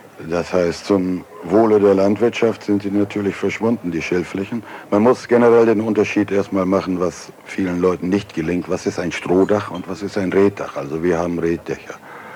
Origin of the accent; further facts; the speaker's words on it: Frisia, Germany; Ich betrachte mich als Friese.